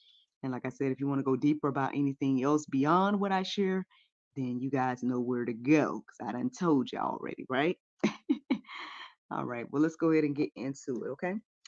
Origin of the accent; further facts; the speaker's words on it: Jackson, United States; Went all the way down to Jackson, my hometown, to do a show for my cousin's 70th birthday.